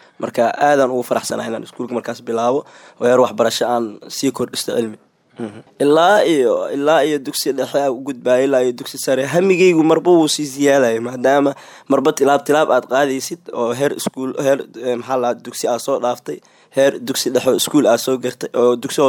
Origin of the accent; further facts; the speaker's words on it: Jowhar, Hirshabelle, Somalia; magaalada Jowhar ku soo barbaaray intaan aan ku soo koray dugsi quraanka markaa bilaabay waa yaraa adiga 4 jir ilaa 5 jir aha anoo yaraa leegii oo ku soo barbaaray ilaa iyo qaangaarnimo